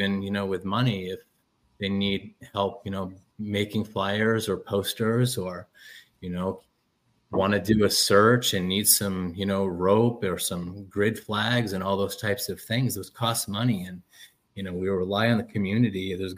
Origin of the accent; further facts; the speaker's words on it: Livermore Falls, Maine, United States; I'll get into the very beginning of kind of how this came about for me up here in Maine. I grew up in the Livermore Falls and Jay area, where Kimberly Morrow went missing.